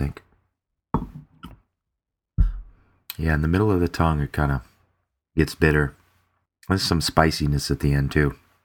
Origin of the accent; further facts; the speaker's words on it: Boston, Massachusetts, United States; from Boston.